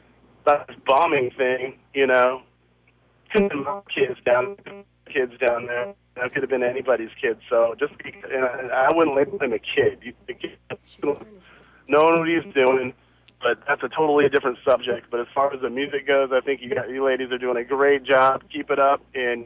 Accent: Portland, Oregon, United States; I grew up in North Portland, and being on the phone listening

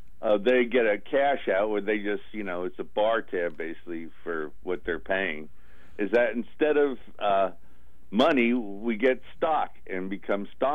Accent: California, United States; Hi, I'm from California. I live in Santa Barbara.

